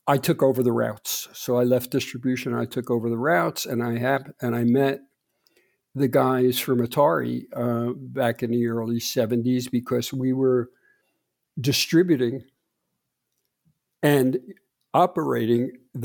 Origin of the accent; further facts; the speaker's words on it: New Jersey, United States; So I came back to New Jersey. I was born and bred in New Jersey.